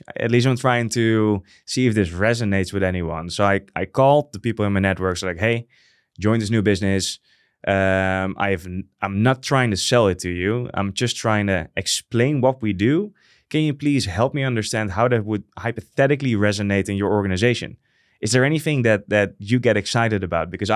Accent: Netherlands; English is a second language; We as Europeans, or maybe even Dutch people, might be, well, less open to new joiners

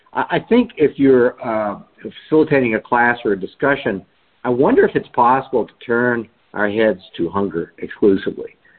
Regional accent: United States; Yeah, I'm an American. I can literally fill my belly anytime I want to, I think.

